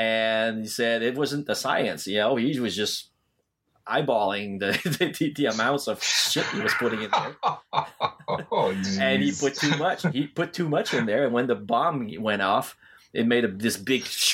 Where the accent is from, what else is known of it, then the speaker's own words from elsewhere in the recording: Sherbrooke, Quebec, Canada; I had a question that was burning me since I was a teenager when they played in Sherbrooke in my hometown.